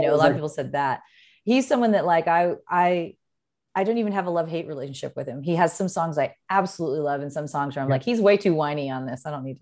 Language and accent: English; San Diego, California, United States; now in Los Angeles, United States; Oh, just before the holiday, I'm again from San Diego and I was going home for, you know, that day.